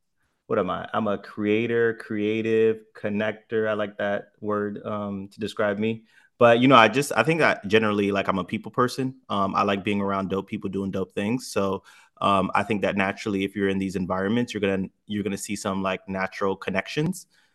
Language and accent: English; Miami, Florida, United States; also born or lived in Dubai; now in Los Angeles, United States; So I'm born and raised in Miami. I've lived in Dubai for 5 years while traveling Europe, and now I live in LA.